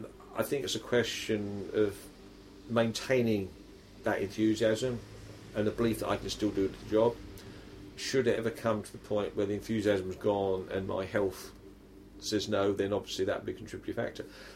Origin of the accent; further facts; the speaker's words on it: Colchester, East of England, United Kingdom; And I enjoy representing my hometown in Parliament.